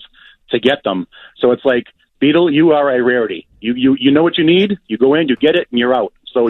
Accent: Bridgewater, Massachusetts, United States; Yes, I am from Bridgewater. Yes, sir.

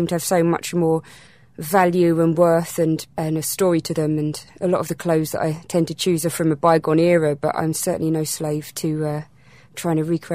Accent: East of England, United Kingdom; From a county called Essex.

